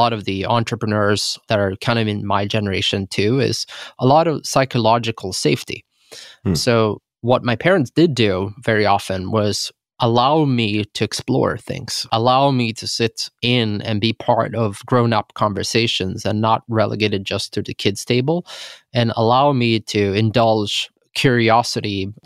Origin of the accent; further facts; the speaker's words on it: Sweden; accent: Swedish; English is a second language; I'm clearly Swedish and people can hear it on my accent, but I've spent most of my time, probably for the last 20 years, involved in things related to America.